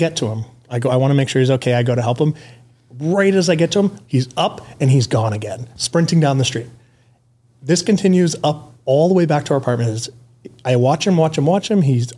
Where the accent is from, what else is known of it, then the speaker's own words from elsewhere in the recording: United States; I'm American too, but I live here now. I work here.